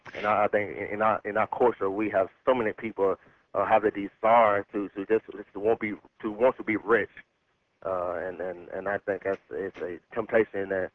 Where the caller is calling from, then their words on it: Louisville, Kentucky, United States; I'm calling from Louisville, Kentucky.